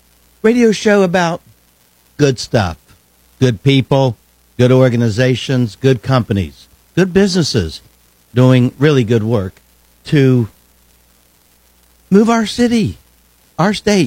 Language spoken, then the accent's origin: English; Big Chimney, West Virginia, United States; moved away; And I know this because I was raised on Cooper's Creek in Big Chimney, West Virginia. And the Buck family lived right across the street from the Strawns. I had left home. I left home in 1978.